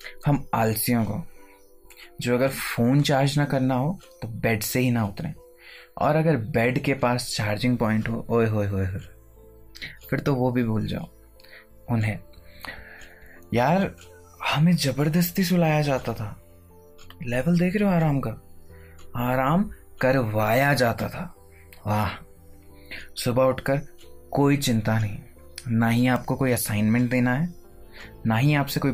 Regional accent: Tehri, Uttarakhand, India; now in Dehradun, India; और मैं टिहरी से हूँ। मैंने अपनी 12th तक की पढ़ाई न्यू टिहरी से ही की है। उसके बाद मैं देहरादून शिफ्ट हो गया था, आखिर आगे की पढ़ाई कंप्यूटर्स की जो करनी थी। अभी भी देहरादून से ही अपनी मास्टर्स कर रहा हूँ।

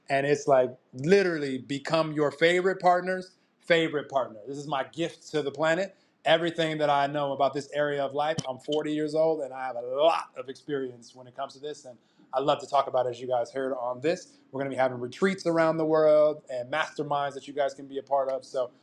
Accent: United States; now in Mexico; I'm in Mexico. I'm from America.

